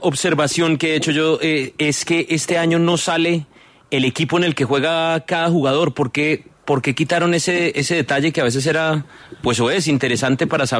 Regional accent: Colombia; dentro de Latinoamérica, ¿qué tan afiebrados somos los colombianos?

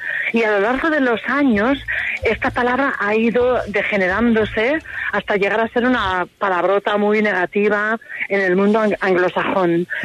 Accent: Lleida, Catalonia, Spain; estoy en mi ciudad natal, en Lleida, en Cataluña, en España

